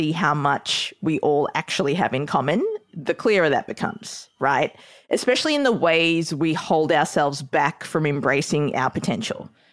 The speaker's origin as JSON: {"language": "English", "country": "Australia", "moved": "yes", "lives_now": "New York, United States", "said": "When I moved to New York from Australia, one of the things that I learned was there are so many different cultures in this city alone. I mean, I know Australia has a lot of different cultures too"}